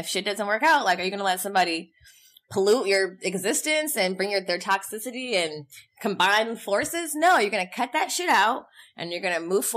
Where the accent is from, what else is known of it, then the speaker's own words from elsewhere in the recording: Los Angeles, California, United States; Yeah, we're Valley girls.